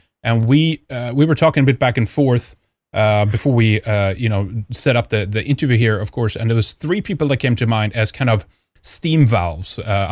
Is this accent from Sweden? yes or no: yes; Sweden; I'm Swedish. I'm from Sweden